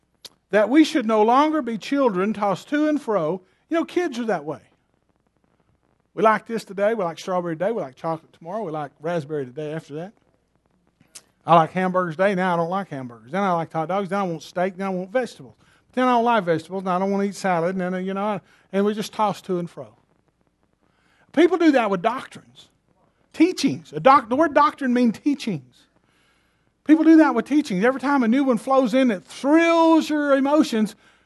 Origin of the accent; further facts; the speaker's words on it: United States; but I'm an American.